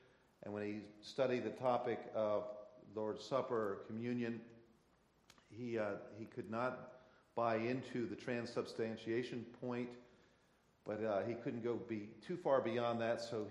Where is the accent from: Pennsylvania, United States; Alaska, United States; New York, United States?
Pennsylvania, United States; Growing up, I didn't go to church very often. I grew up outside of Philadelphia